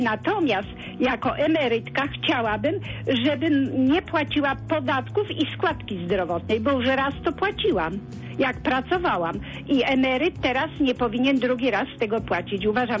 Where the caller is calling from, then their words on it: Września, Greater Poland Voivodeship, Poland; z Wrześni.